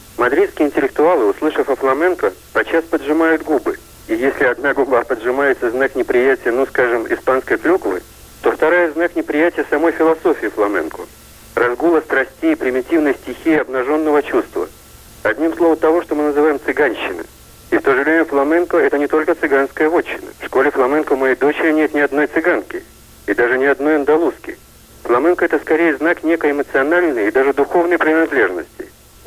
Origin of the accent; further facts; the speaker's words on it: Saint Petersburg, Russia; Я петербуржец, испанист, сотрудник Пушкинского дома. Однако год провел в Испании, работая в Мадридском институте филологии.